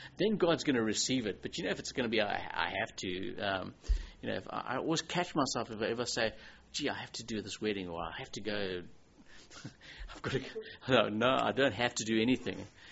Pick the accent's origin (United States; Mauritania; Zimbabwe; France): Zimbabwe; I grew up in Zimbabwe